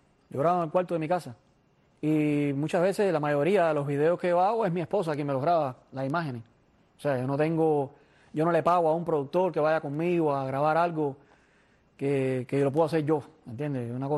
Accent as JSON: {"language": "Spanish", "region": "Villa Clara", "country": "Cuba", "said": "Yo soy de Las Villas."}